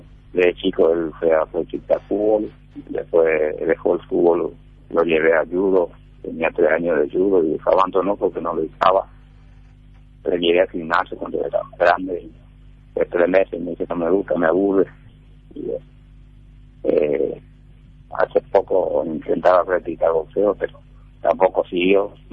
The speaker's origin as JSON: {"language": "Spanish", "country": "Paraguay", "said": "como paraguayo"}